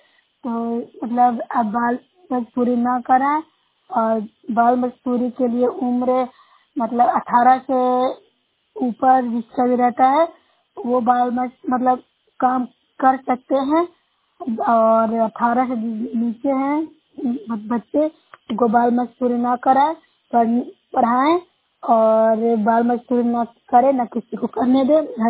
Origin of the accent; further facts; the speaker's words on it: Bihar, India; मैं नौशिया प्रखंड से हूँ, जिला नालंदा से बोल रही हूँ।